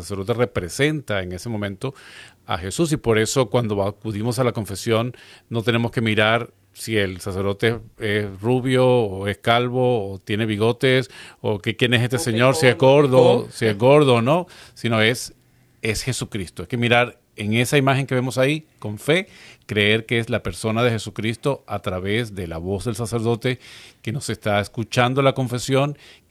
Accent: Venezuela; now in United States; yo por ejemplo que soy de Venezuela, cuando trabajaba en la pastoral juvenil

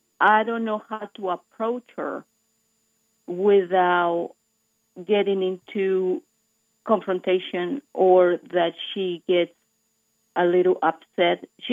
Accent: Mexico City, Mexico; I'm from Mexico City.

